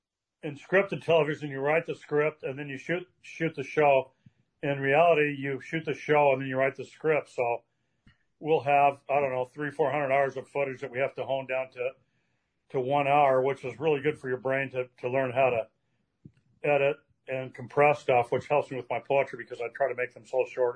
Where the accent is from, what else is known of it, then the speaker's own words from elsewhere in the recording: Colorado, United States; I think I grew up in Colorado, and so a lot of that lifestyle is hiking in the mountains and camping and backpacking on weekends.